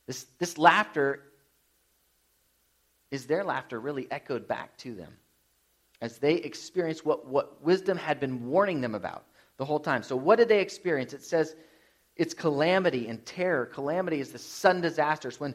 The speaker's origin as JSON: {"language": "English", "region": "Midwest", "country": "United States", "tie": "born or raised there", "also_born_or_lived": "Florida", "said": "When we grew up in the Midwest, Laura and I, we know that tornadoes just kind of pop up."}